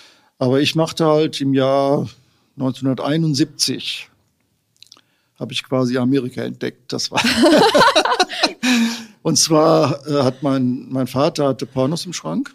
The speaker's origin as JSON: {"language": "German", "region": "North Rhine-Westphalia", "country": "Germany", "tie": "born or raised there", "said": "Ich bin aufgewachsen in Ostwestfalen, in so einem kleinen Dorf, so einem katholischen, sehr katholischen Umfeld."}